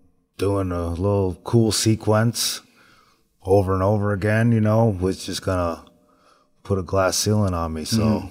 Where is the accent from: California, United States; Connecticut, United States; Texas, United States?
Connecticut, United States; now in Atlanta, United States; No, I'm originally from Connecticut.